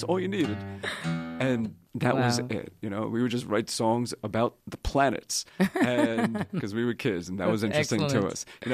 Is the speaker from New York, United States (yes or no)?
yes; Brooklyn, New York, United States; born there; I was born September 1969 in a hospital in Brooklyn.